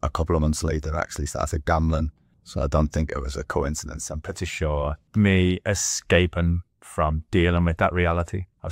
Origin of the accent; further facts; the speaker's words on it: Liverpool, North West England, United Kingdom; now in Sydney, Australia; I'm from Liverpool, England. I actually now live in Sydney, Australia.